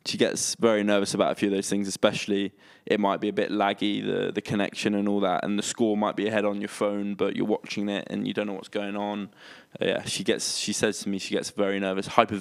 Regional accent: Sutton, London, United Kingdom; born there; I was born in Sutton.

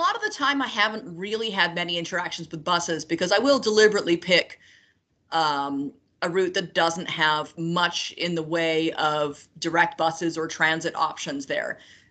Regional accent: Canada; growing up in Canada, I'd meet travelers, and they'd say, like, oh, have you been to Niagara Falls? Have you been to Lake Louise?

